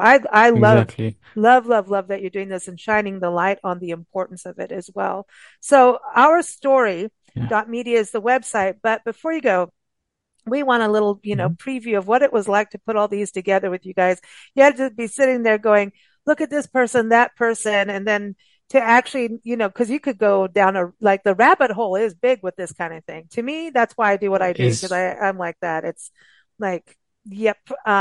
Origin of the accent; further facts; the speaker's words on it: South Africa; also born or lived in Kenya; I was raised in South Africa and Kenya